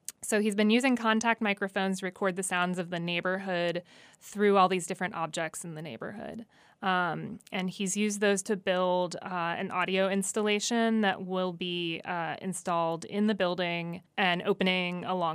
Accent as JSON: {"language": "English", "region": "New Mexico", "country": "United States", "tie": "born or raised there", "said": "it was a public art commission that I did in my home state of New Mexico with the Department of Cultural Affairs there."}